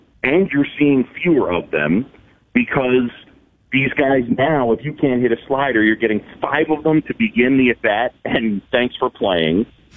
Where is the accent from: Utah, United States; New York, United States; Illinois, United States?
New York, United States; New York City; I grew up in New York City.